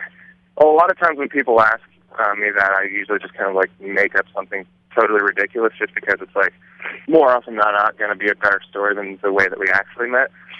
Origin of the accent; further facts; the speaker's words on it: Columbus, Ohio, United States; I'm from Columbus, and I view Columbus as a very